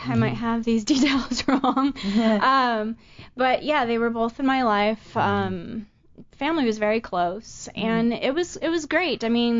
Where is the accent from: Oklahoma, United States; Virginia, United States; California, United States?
California, United States; Van Nuys; born there; now in Texas, United States; I was born in Van Nuys.